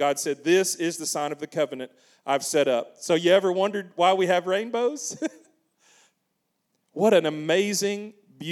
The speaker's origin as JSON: {"language": "English", "region": "Kentucky", "country": "United States", "tie": "born or raised there", "said": "in my home state of Kentucky, about halfway between Louisville and Cincinnati."}